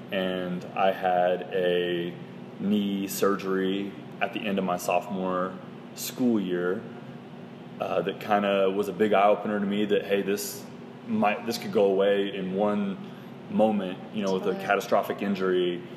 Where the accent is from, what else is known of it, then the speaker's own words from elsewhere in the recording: Beaverton, Oregon, United States; I'm originally from Beaverton, Oregon, where I went to high school.